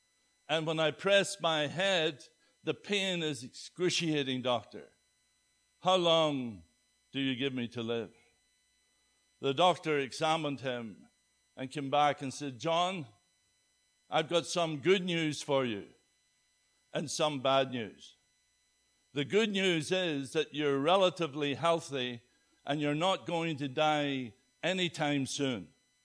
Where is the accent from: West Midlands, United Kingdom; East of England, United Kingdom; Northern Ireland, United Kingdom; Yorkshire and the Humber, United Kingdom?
Northern Ireland, United Kingdom; I was born and raised in a little fishing village on the northeast coast of Ireland. Beautiful, beautiful place. Although growing up in Ireland in the 60s and 70s was not an easy experience.